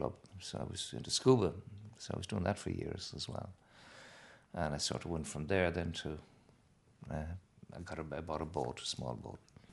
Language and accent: English; Ballaghaderreen, Connacht, Ireland; I come from Ballyhadreen. Like, it's in the centre of the country, with a lot of bog around it. But a great place indeed.